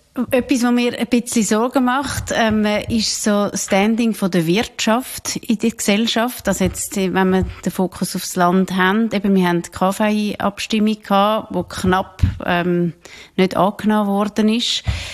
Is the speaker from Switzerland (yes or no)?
yes; Switzerland; Oder sind wir Schweizer einfach zu streng mit uns?